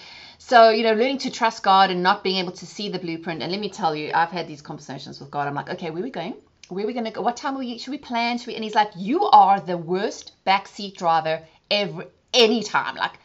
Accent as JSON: {"language": "English", "country": "South Africa", "tie": "born or raised there", "said": "during growing up in South Africa, with it being so volatile"}